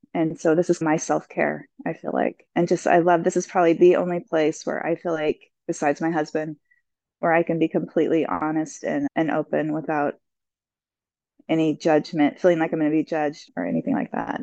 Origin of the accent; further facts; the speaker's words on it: Solvang, California, United States; I'm from Solvang, California, which is just a little north of Santa Barbara.